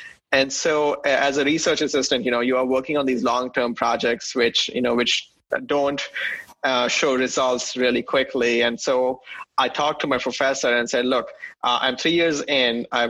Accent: New Delhi, Delhi, India; moved away as an adult; now in United States; I grew up in New Delhi, India. So I came to the United States in 2007 to pursue my engineering.

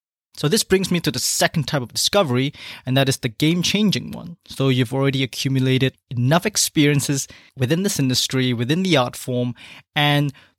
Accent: Malaysia; back in my home country of Malaysia

